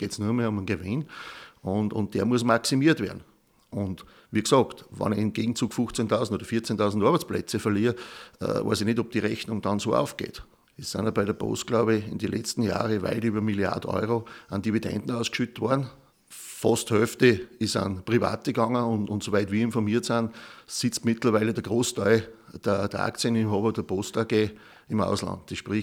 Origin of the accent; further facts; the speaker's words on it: Upper Austria, Austria; Bei uns in Oberösterreich, bei der Postgewerkschaft sind wir zurzeit auf Organisationsdichte von über 75%.